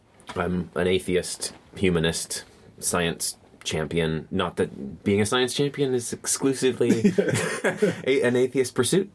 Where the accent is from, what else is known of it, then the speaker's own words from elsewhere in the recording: Canada; now in United Kingdom; I'm a Canadian ex-Christian living in the UK as a non-Christian.